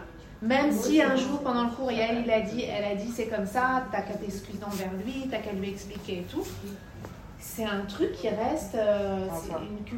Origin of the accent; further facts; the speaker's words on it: France; on vient de France